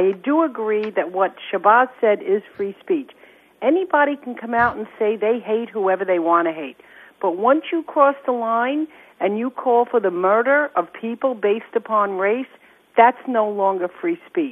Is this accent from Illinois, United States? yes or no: no; New York, United States; I'm a New Yorker. I remember all this, you know.